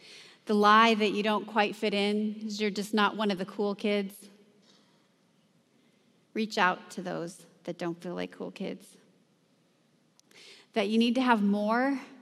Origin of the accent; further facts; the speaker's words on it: California, United States; moved away as an adult; I grew up in California. I moved to Wisconsin when I was 21 years old, and I came to visit my dad, who's here too.